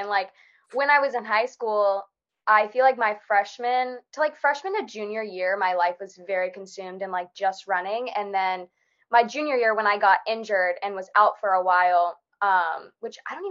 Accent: Florida, United States; which is actually in Florida, and I am from Florida.

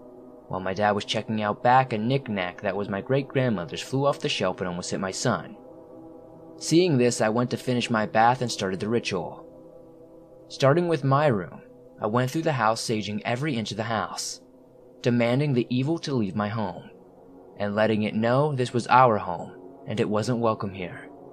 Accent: Pittsburgh, Pennsylvania, United States; I am somebody who spends most of their time outdoors, and I'm from Pittsburgh, Pennsylvania.

